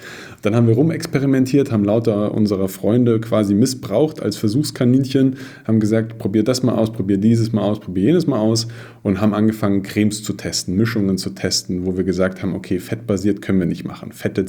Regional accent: Bavaria, Germany; now in Munich, Germany; Ich bin am Ammersee groß geworden, wohne jetzt in München

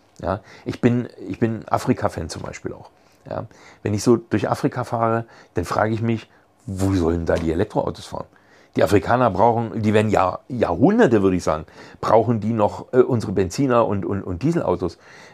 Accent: Görlitz, Saxony, Germany; es meine Heimat ist.

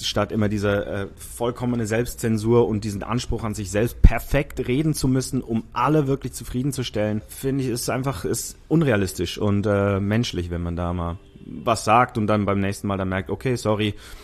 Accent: Zurich, Switzerland; moved away as an adult; now in Hamburg, Germany; ich bin in Zürich aufgewachsen. Mhm. Und als ich 2011 nach Hamburg gekommen bin, scheiße, ich bin schon über 10 Jahre in Hamburg

